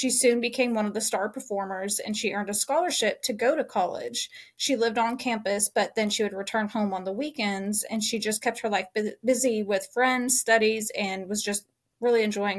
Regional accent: Brownsboro, Texas, United States; this is very much home. We are from Brownsboro, grew up in Brownsboro.

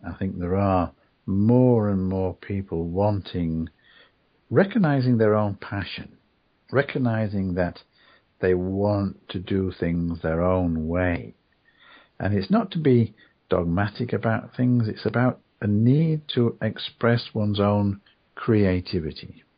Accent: England, United Kingdom; you know, we're English and we're very, very, we're not good at putting ourselves forward.

